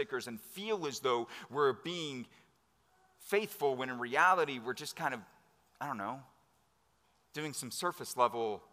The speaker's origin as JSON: {"language": "English", "region": "Texas", "country": "United States", "said": "like I'm a Texan, so like I got to balance those two things."}